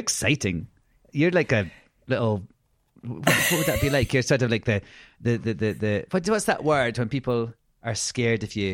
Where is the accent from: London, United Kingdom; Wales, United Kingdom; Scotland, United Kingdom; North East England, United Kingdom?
Scotland, United Kingdom; yeah, when I came to drama school in Glasgow, people thought I was posh because I was from the East Coast.